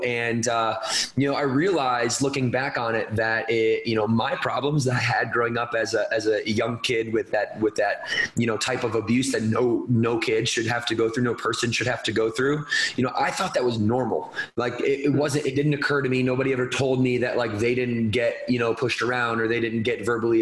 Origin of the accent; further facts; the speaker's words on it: Battle Creek, Michigan, United States; and ended up back in my hometown in Battle Creek, Michigan.